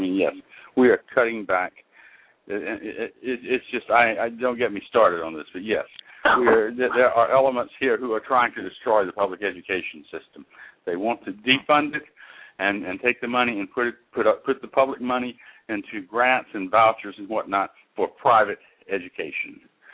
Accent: South Carolina, United States; I mean, I was raised in South Carolina, and I received the South Carolina education regarding slavery and the Civil War and whatnot

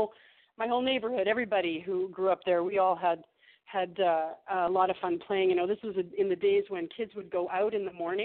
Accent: Ontario, Canada; I grew up in Canada, in Northern Ontario, small town that felt big because Thunder Bay is a bigger town amongst a bunch of small towns. I lived in a world where it was very cold all winter and hot in the summer

